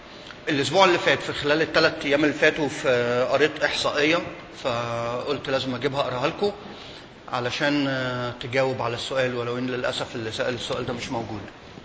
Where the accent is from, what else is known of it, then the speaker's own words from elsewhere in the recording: Egypt; ازاي وصلنا كمصريين الى ما نحن عليه؟ ازاي وصلنا للي احنا علينا؟